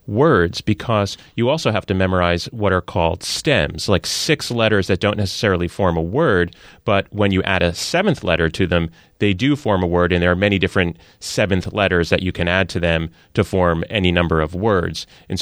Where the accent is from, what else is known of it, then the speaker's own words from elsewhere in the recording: New York, United States; the kind of grousing sports talk shout fest that I grew up on in the New York area as a Yankees fan.